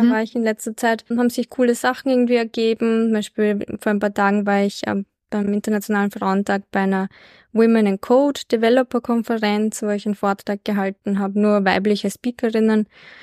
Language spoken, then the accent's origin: German; Linz, Upper Austria, Austria; ich komme aus Linz.